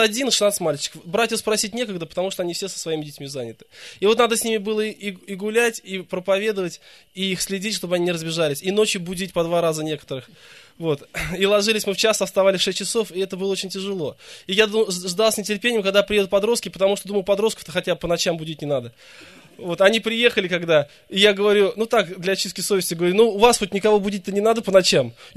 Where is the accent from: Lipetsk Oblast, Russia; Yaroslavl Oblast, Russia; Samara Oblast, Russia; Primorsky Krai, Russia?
Samara Oblast, Russia; Tolyatti; now in Yeysk, Russia; Я и родился в Тольятти, вырос в Тольятти. А год назад мы переехали в город Ейск. Я вырос в неверующей семье. В 18 лет покаялся.